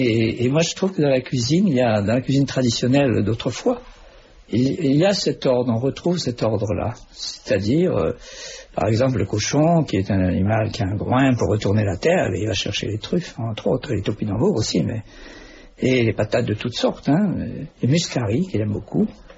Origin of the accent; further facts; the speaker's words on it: Algeria; born there; vous savez que je suis né en Algérie, donc j'ai appris la poterie avec les femmes kabyles